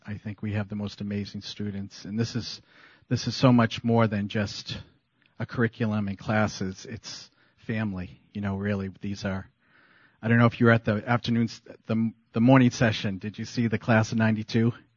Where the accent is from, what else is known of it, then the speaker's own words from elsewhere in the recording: Massachusetts, United States; So I have been in this church since 1980. I was originally from Massachusetts.